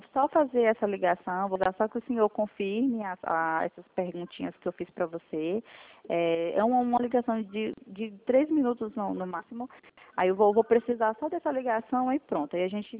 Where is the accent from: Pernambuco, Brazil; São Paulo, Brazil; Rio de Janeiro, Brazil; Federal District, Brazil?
Federal District, Brazil; Brasília; Eu sou aqui de Brasília, você é de Goiânia, né? Eu tenho parentes aí de Goiânia.